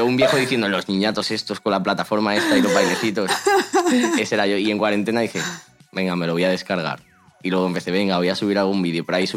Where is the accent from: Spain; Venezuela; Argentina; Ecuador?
Spain; Torrejón de Ardoz, Community of Madrid; me seguía solo con la gente de Torrejón, que es de donde soy